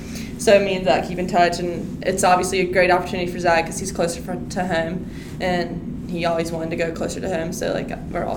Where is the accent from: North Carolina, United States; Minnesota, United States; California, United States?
North Carolina, United States; Wilson; Since I'm from Wilson, I'm right in the middle of Greenville and Raleigh.